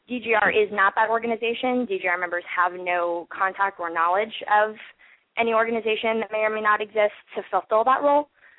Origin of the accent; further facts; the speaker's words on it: St. Petersburg, Florida, United States; moved away; It is my home state. I grew up in St. Pete. I've been gone for a bit, but now I'm back